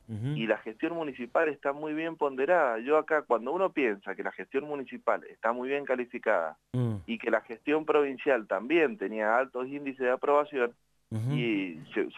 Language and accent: Spanish; Mendoza, Argentina; porque yo soy mendocino también y yo no soy gorilita